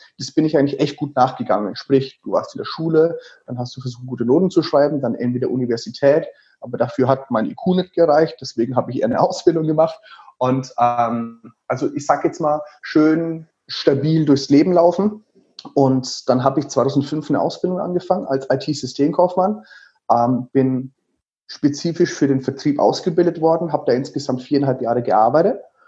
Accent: Würzburg, Bavaria, Germany; born there; ich bin in Würzburg geboren, Baujahr 86. Mich gibt es also jetzt schon seit 33 Jahren.

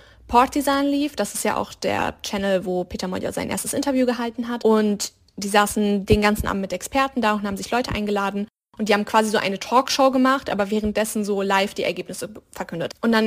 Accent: Hungary; dass ich zum Beispiel als Journalistin wieder in meinem Heimatland arbeiten könnte.

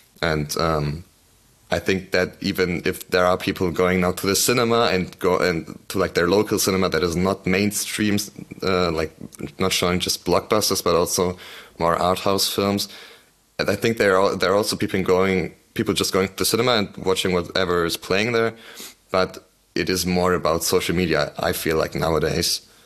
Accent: Berlin, Germany; English is a second language; Because I'm from Berlin

